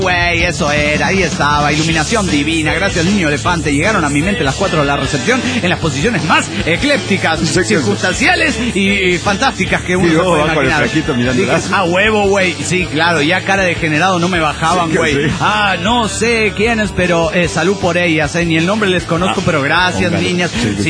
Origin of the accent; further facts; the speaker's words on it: Zacatecas, Mexico; de Zacatecas.